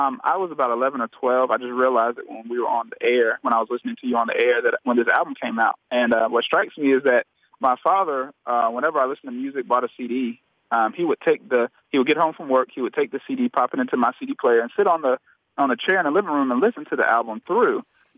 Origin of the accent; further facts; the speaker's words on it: Charlotte, North Carolina, United States; Now, as an 11 or 12 year old black kid, I'm from Charlotte, North Carolina. I went to a mixed high school